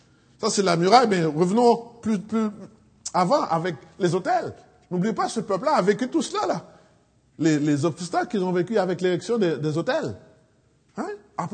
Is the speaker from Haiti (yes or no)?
yes; Haiti; Chez nous en Haïti, je pense qu'ils ont, ils ont pris ça à la lettre.